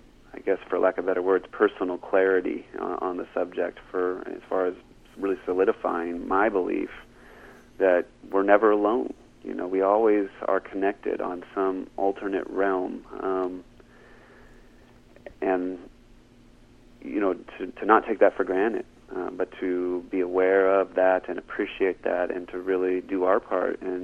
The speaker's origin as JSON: {"language": "English", "town": "Monterey", "region": "California", "country": "United States", "tie": "born or raised there", "said": "I was looking out across the ocean that I grew up near, the cypress trees that I grew up near"}